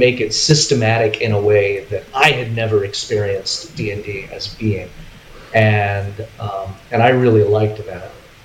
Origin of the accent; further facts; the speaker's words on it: Evanston, Illinois, United States; also born or lived in Chicago; I had moved back to Chicago at that point where I grew up. And Chicago area. I grew up in Evanston, but then I moved back to Chicago.